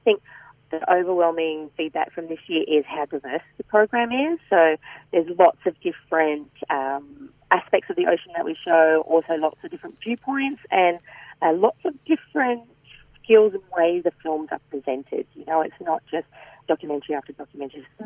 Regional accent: Queensland, Australia; I grew up in North Queensland, and so for me it's all about the reef and diving and freediving and coral.

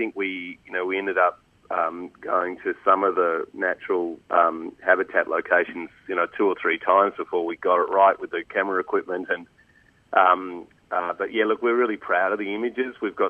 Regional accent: Australia; And look, growing up in Australia, we also knew that there were, you know, issues around the culling of kangaroos in rural Australia

